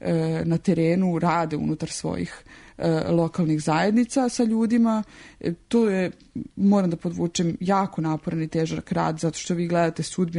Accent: Karaburma, Belgrade, Serbia; recimo na čitavo naselje Karaburma, odakle sam ja

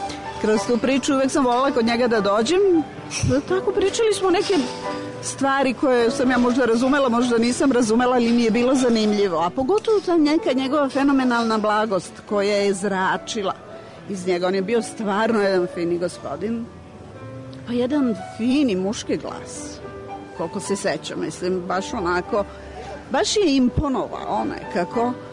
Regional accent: Belgrade, Serbia; Rođena sam u Beogradu u Kraljice Natalije ulici

